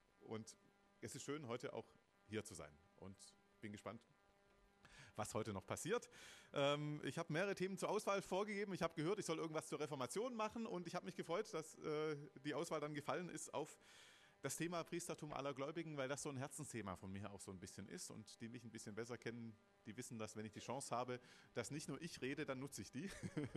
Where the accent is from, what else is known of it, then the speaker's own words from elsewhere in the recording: Baden-Württemberg, Germany; das haben Sie schon gehört. Der Name verrät mich. Ich bin in Württemberg geboren, 1975 war das, schon eine Weile her. Und da in einer sehr frommen Ecke, auch in einer ziemlich frommen Familie aufgewachsen, landeskirchliche Gemeinschaft, evangelische Kirche